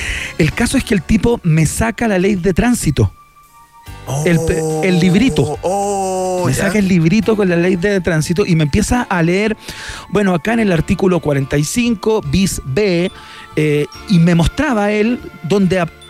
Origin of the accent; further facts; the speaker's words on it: Chile; como somos chilenos, cuando vamos al cajero a sacar plata